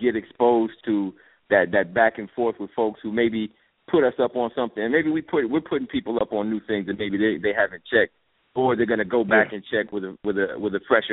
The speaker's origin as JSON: {"language": "English", "town": "Chicago", "region": "Illinois", "country": "United States", "tie": "born or raised there", "also_born_or_lived": "Wisconsin", "said": "Being a Midwesterner, grew up in Chicago, been in Wisconsin."}